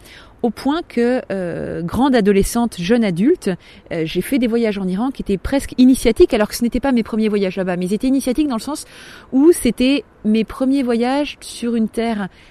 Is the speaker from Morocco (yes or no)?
no; France; je n'ai pas d'origine iranienne, attention, j'ai de la famille qui vit en Iran, mais ce ne sont pas des origines, je n'ai pas de sang iranien, je suis française